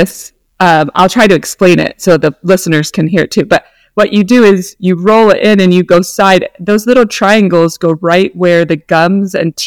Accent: Spokane, Washington, United States; And we're from Spokane, Washington. So we really care about the earth.

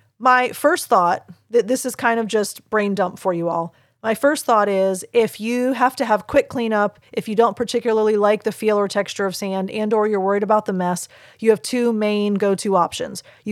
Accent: Clearwater, Florida, United States; also born or lived in Dunedin; I was born in Dunedin Hospital, but my home, like my first home that I lived in was in Clearwater.

